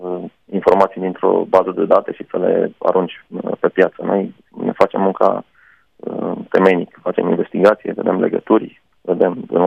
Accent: Romania; Suntem doi reporteri din România

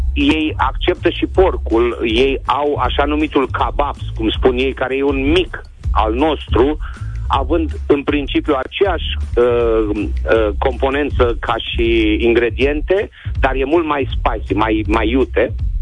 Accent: Brașov, Brașov County, Romania; also born or lived in Timișoara / England; De pământ sunt ardelean, brașovean. Am trăit în Timișoara după 88, când am terminat școala militară. Pentru 20 de ani, am plecat în Anglia pentru 10 ani și m-am întors în România și mi-am luat casă la Puchen de Dâmbovița.

